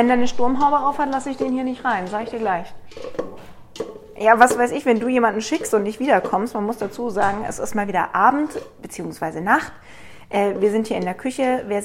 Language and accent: German; Baden-Württemberg, Germany; Weil als Schwäbin mit Mauldäschle mache ich das natürlich sehr gern.